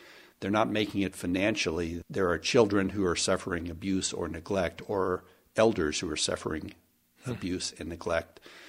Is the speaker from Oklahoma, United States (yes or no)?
yes; Oklahoma, United States; Brian, I grew up in Oklahoma. I don't often admit this in public